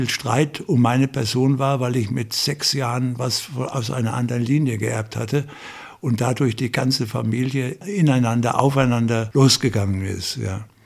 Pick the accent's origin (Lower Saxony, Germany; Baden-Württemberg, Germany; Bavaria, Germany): Bavaria, Germany; Bad Kissingen; Natürlich nicht auf dem Schloss, sondern im Krankenhaus in Bad Kissingen. Also ich bin ursprünglich Bad Kissinger.